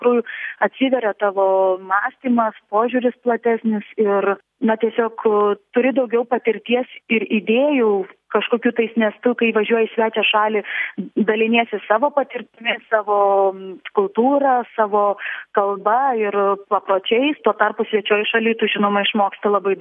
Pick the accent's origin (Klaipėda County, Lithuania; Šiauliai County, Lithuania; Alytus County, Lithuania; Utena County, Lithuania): Klaipėda County, Lithuania; Klaipėda; Aš esu iš Klaipėdos, ar ne, ir tenais iš tikrųjų ir kelios organizacijos.